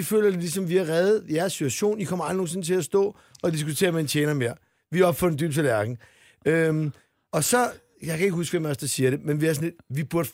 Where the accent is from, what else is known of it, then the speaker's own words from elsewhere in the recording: Zealand, Denmark; og jeg er fra Sjælland